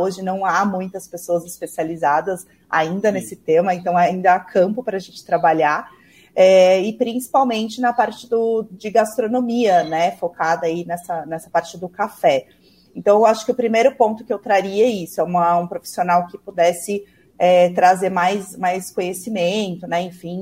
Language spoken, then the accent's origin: Portuguese; São Paulo, Brazil; eu moro em São Paulo, nasci em São Paulo, meu sotaque vai, né, vai entregar daqui a pouquinho. E eu sou aqui da capital